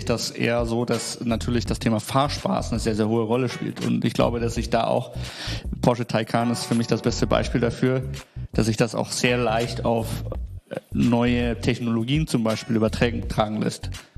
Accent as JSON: {"language": "German", "town": "Nuremberg", "region": "Bavaria", "country": "Germany", "tie": "born there", "moved": "as an adult", "lives_now": "Düsseldorf, Germany", "said": "Ich bin tatsächlich geboren in Nürnberg, in der langweiligsten Stadt in Deutschland gefühlt. Bin jetzt seit 7 Jahren knapp Wahl-Düsseldorfer, 28 Jahre alt."}